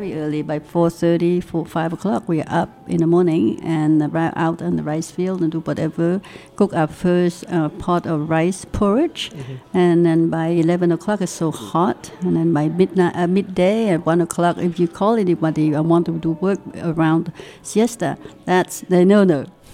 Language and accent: English; Cambodia; English is a second language; moved away as an adult; now in United States; our culture, our image, are Cambodians and our identity. And I realize that we are here in America.